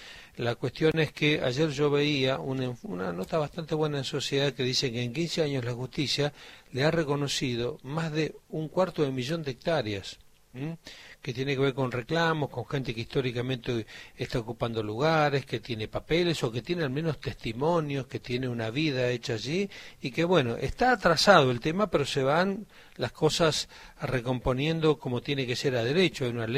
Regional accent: Patagonia, Argentina; soy patagónico

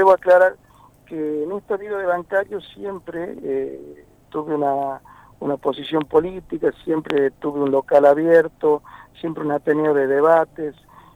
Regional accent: Añatuya, Santiago del Estero, Argentina; born there; soy nacido en Añatuya

